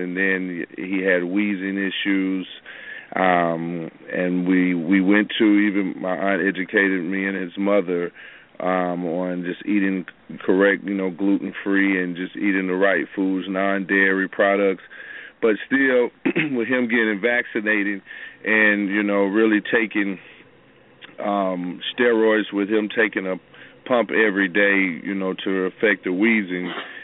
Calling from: Atlanta, Georgia, United States; I'm calling from Atlanta, Georgia.

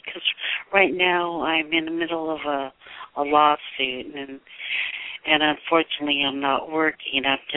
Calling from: California, United States; I'm calling from California.

